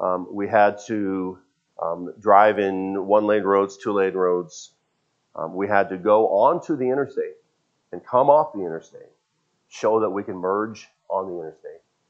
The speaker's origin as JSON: {"language": "English", "region": "West Coast", "country": "United States", "tie": "born or raised there", "said": "I grew up on the West Coast"}